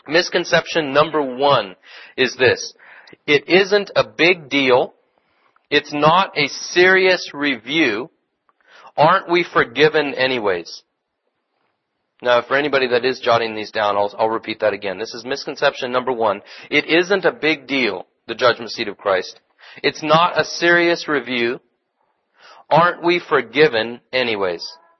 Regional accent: Lawrence, Kansas, United States; born there; That's my team. I was born in Lawrence, Kansas.

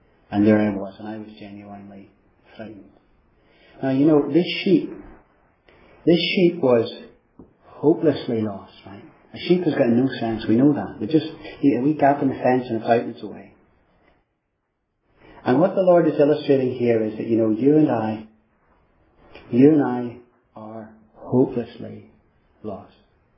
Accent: Ireland; You can tell from my accent, I come from Ireland

